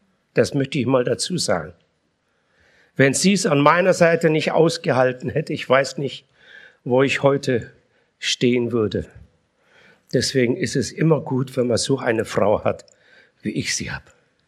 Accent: Poland; born there; ich bin in Polen geboren

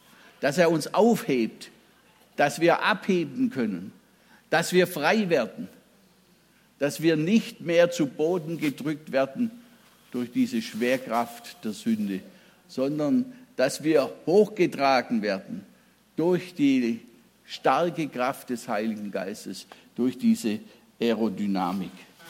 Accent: Baden-Württemberg, Germany; Als ich 16 Jahre alt war, aufgewachsen so in dem Milieu des schwäbischen Pietismus

